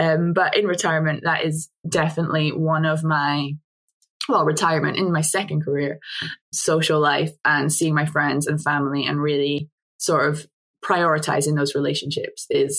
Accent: Perth, Scotland, United Kingdom; So I'm from Perth in Scotland.

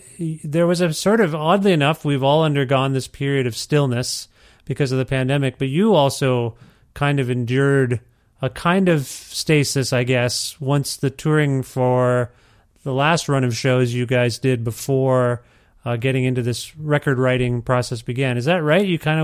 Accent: Ontario, Canada; moved away as an adult; now in Edmonton, Canada; My family and I now live in Edmonton, Alberta. We used to live, I'm from Ontario. We moved in January of 2020, just before everything locked down. We moved right across the country. My wife's family is from here

